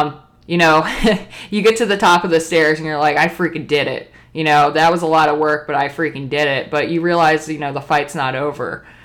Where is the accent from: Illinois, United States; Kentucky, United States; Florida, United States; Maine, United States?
Florida, United States; I born and raised in Florida, and I gotta tell you, growing up there was tough because I always felt like there's more than this.